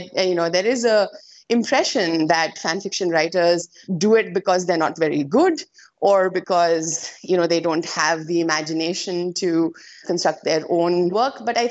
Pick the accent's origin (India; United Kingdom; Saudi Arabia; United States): India; I grew up in India and I engaged with it, you know, while I was doing my undergraduate studies.